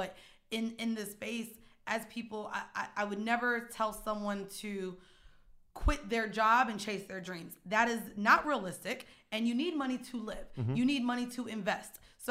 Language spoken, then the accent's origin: English; Florida, United States; I went to a city university. I went to Lehman. Didn't know about it. I'm from Florida.